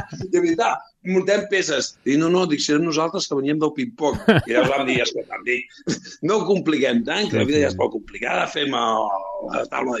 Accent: Igualada, Catalonia, Spain; que jo me'l vaig emportar a Igualada, al meu poble.

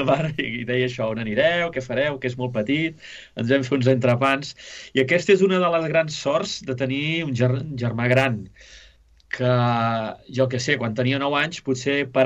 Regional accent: Sabadell, Catalonia, Spain; jo sóc tallaret, de la Creu Alta, de la vida. Jo he viscut al carrer Major, número 110, on encara hi viu la meva mare.

